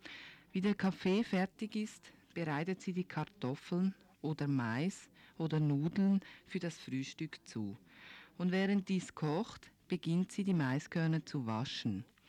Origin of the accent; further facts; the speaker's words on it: Guatemala; Bei uns in Guatemala gibt es Blätter, die heißen Sacmu. Ich weiß nicht, ob du die auch kennst.